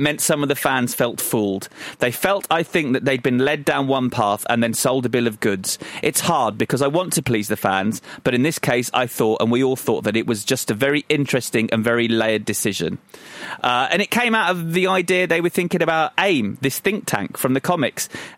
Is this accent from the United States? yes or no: no; Croydon, London, United Kingdom; So I told Drew that I was from Croydon